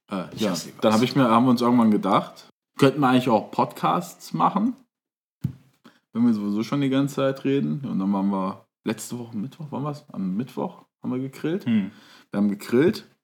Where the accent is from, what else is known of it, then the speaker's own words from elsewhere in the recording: Turkey; Ich bin Türke.